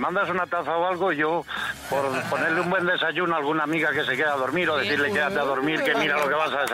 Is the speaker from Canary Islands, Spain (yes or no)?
no; Asturias, Spain; Y soy asturiano.